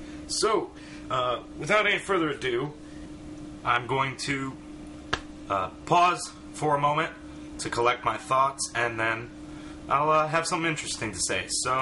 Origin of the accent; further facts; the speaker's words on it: Ypsilanti, Michigan, United States; I was born and raised in Ypsilanti, Michigan. That's where I live right now. I love it. It's a great little place.